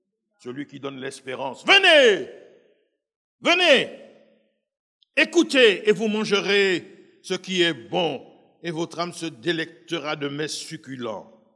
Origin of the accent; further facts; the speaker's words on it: French Antilles, France; comme on dit chez nous aux Antilles, vive la tombe ou après la mort, on verra